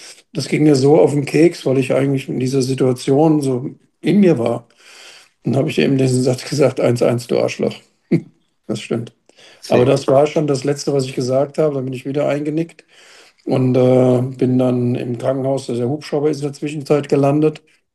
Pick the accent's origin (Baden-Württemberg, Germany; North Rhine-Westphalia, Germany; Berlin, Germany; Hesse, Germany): Hesse, Germany; Wiesbaden; ich bin hier in Wiesbaden aufgewachsen und bin in die Schule gegangen, Oranienschule, Abitur gemacht